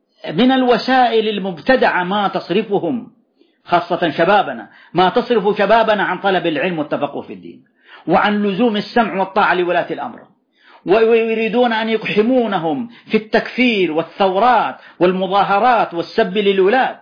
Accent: Saudi Arabia; بلادنا المملكة العربية السعودية

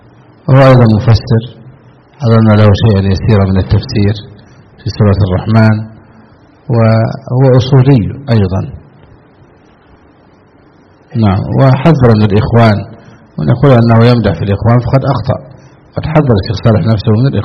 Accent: Egypt

